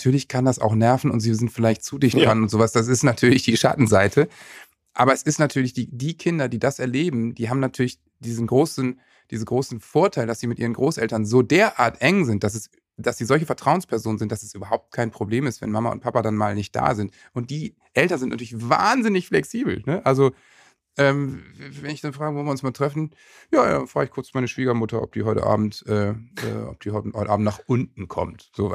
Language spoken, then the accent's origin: German; Worpswede, Lower Saxony, Germany; in dem wunderschönen Dorf Wobbswede, wo ich aufgewachsen bin. Das ist so ein Künstlerdorf mit sehr viel Kunst und Kultur. Man wundert sich immer wieder in der Nähe von Bremen.